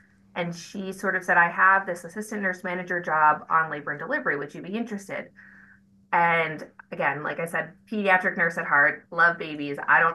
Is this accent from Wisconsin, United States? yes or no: yes; Wisconsin, United States; moved away as an adult; and I was from Wisconsin. And so I went to school in Philadelphia, so I had no family nearby.